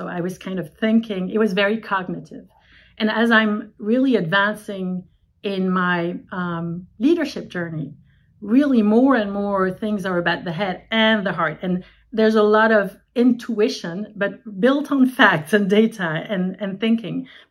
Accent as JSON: {"language": "English", "town": "Paris", "region": "Île-de-France", "country": "France", "tie": "born or raised there", "said": "I was born and raised in Paris. I'm from both French and Vietnamese extraction."}